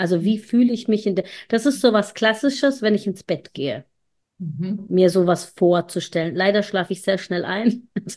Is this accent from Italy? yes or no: yes; Italy; Und ich bin in einer sehr strengen, konservativen Familie als Einzelkind aufgewachsen. Als Italienerin.